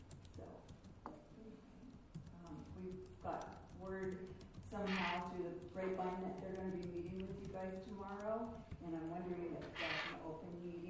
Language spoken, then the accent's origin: English; Williams, California, United States; I am from Williams. I own a cattle ranch in Williams.